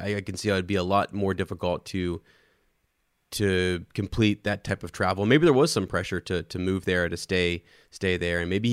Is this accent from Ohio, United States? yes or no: yes; Ohio, United States; I'm from Ohio. I'm back in Germany.